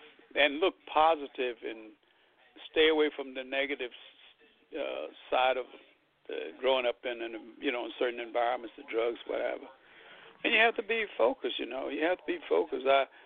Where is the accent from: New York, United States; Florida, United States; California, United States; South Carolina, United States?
New York, United States; Brooklyn; growing up in Bed-Stuy in Brooklyn, New York.